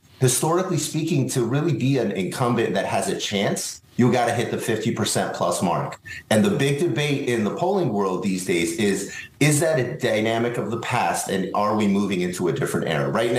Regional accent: Los Angeles, California, United States; I'm from Los Angeles.

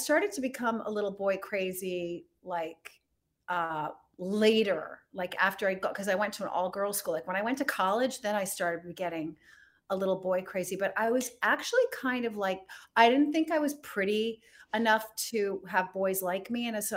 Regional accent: Rhode Island, United States; I grew up in Rhode Island, and my parents became naturalized citizens. My father immigrated from Turkey, and my mother immigrated from England.

